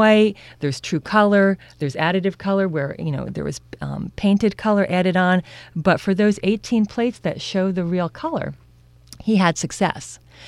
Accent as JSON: {"language": "English", "town": "Newburgh", "region": "New York", "country": "United States", "tie": "born or raised there", "said": "And I have to mention that I grew up in Newburgh."}